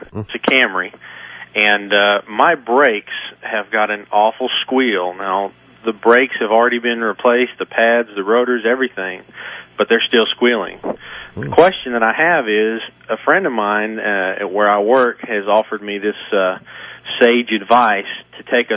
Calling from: Fort Worth, Texas, United States; I'm calling you from Fort Worth, Texas.

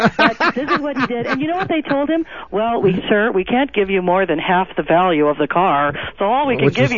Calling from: Grand Forks, North Dakota, United States; from Grand Forks, North Dakota.

